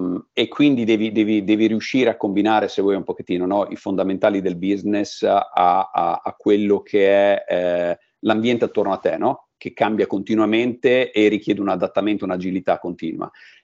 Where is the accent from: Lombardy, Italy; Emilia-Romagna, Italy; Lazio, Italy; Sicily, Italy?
Emilia-Romagna, Italy; Ravenna; Anch'io nato e cresciuto in Romagna, quindi sono nato e cresciuto a Ravenna per poi spostarmi, no? Per studi e carriera